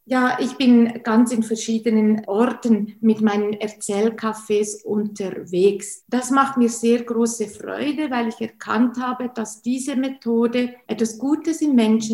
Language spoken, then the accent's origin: German; Switzerland; Wie Sie bereits gesagt haben, komme ich aus der Schweiz. Ich lebe in der Nähe von Solothurn. Das ist eine kleine Stadt, aber man sagt immer, es sei die schönste Barockstadt der Schweiz. Ich bin 52 Jahre alt